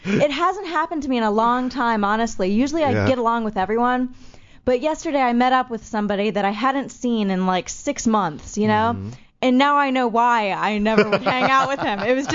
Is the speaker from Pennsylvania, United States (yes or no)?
yes; Pennsylvania, United States; Well, I'm a Steelers fan because I'm from Pennsylvania